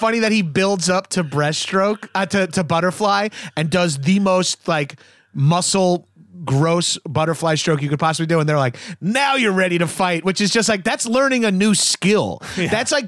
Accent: New York, United States; One lady's from Queens. I said, oh, I'm from Long Island.

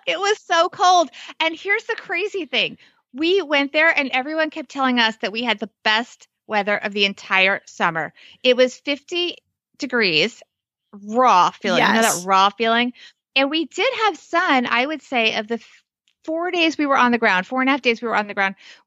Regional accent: New York, United States; I'm from New York. We can talk about LaGuardia.

